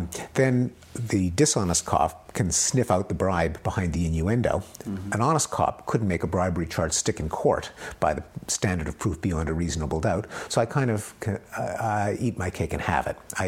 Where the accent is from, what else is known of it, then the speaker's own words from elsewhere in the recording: Montreal, Quebec, Canada; also born or lived in Massachusetts, United States; I was born in Montreal, part of the English-speaking community in Montreal. Grew up there, spent my first 22 years in Montreal, went to McGill University